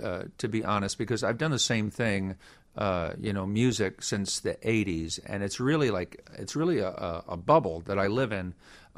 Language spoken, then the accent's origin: English; Virginia, United States; also born or lived in Pennsylvania / North Carolina; Yeah, I grew up in, I was born in Pennsylvania, but I mainly grew up in Virginia, North Carolina, and we moved around a lot to little towns.